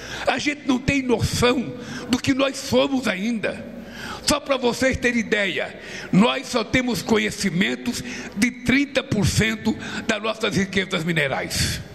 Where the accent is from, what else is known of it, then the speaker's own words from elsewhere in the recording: Northeast Region, Brazil; born there; Vai conhecer o Nordeste, onde eu nasci.